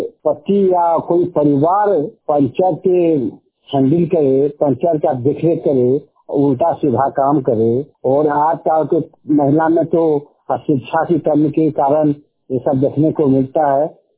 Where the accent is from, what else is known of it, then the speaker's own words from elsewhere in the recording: Deoghar, Jharkhand, India; देवघर जिला से झारखंड वाणी के माध्यम से देवघर जिले देवघर प्रखंड पंचायत भरवाड़ी के रहने वाला हूं।